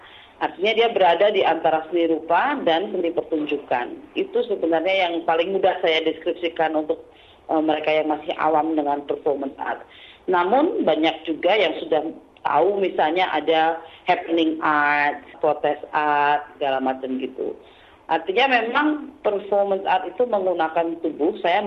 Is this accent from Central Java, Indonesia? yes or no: yes; Surakarta, Central Java, Indonesia; born there; Ya memang saya lahir di Solo.